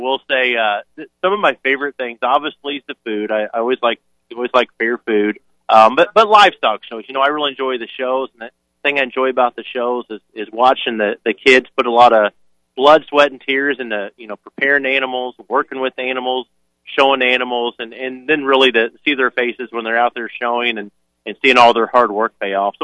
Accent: Indiana, United States; Originally grew up in southern Indiana, just outside of Evansville, where I went to high school and grew up.

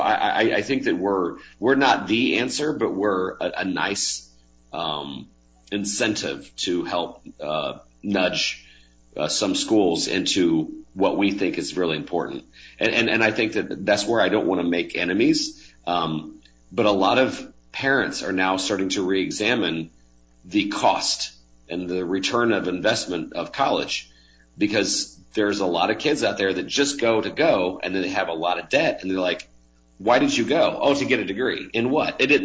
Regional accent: Indiana, United States; I love my home state. Lived here since 1972.

